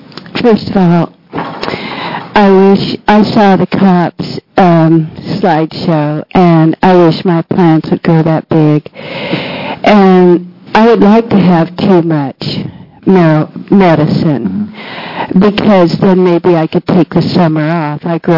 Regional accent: Sweet Home, Oregon, United States; Sweet Home.

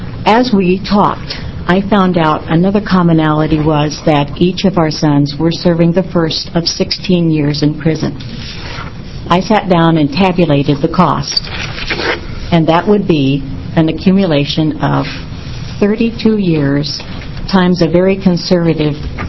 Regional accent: Jacksonville, Oregon, United States; I'm a small-town doctor from what I call the deep south of Oregon. I come from Jacksonville and Josephine County.

